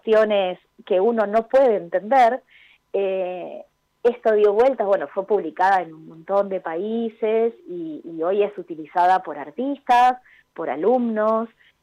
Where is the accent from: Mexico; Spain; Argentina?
Argentina; Avellaneda, Buenos Aires Province; Yo nací, crecí y aún vivo en Avellaneda, es mi ciudad querida